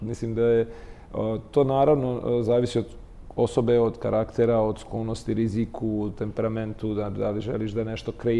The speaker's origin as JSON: {"language": "Serbian", "country": "Bosnia & Herzegovina", "tie": "born there", "said": "ja sam rođen u Bosni i onda ovdje kad sam došao, mi smo faktički bili izbjeglice"}